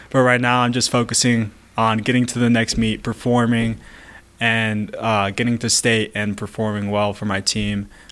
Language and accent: English; Ethiopia; Yeah, so me and my brother, we are originally from Ethiopia.